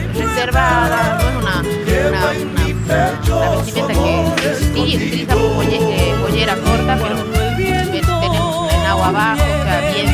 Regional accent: Tarija, Bolivia; moved away as an adult; now in La Plata, Argentina; llevo los dos apellidos, padre y de mi madre. Nací en Tarija, en Cercado. Estudié el secundario y hice allá. Ahora la facultad lo hago acá en La Plata.

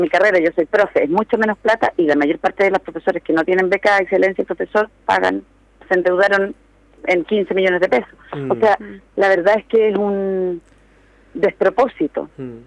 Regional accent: Chile; Está a 720 pesos más o menos el dólar en mi país.

